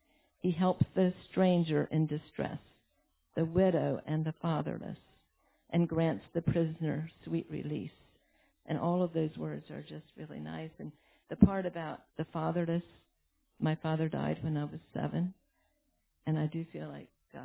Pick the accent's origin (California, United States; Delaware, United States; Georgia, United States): Delaware, United States; I grew up in Delaware, which is as flat as a pancake, and I'd much rather go toward the mountains.